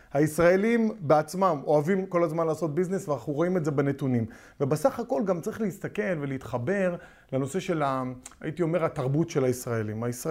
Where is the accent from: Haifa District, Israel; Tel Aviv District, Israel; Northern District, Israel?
Tel Aviv District, Israel; Holon; אני גדלתי בחולון